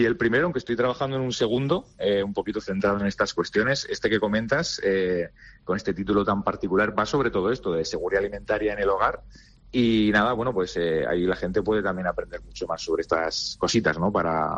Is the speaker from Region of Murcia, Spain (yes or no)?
yes; Murcia, Region of Murcia, Spain; fue en Murcia, en mi tierra